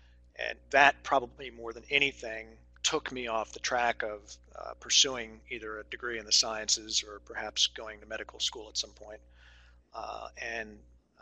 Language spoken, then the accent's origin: English; Wilmington, Delaware, United States; I was born in Wilmington, Delaware. I am one of those rare birds who actually was born in Delaware and stayed here. So I can claim to be a native Delawarean.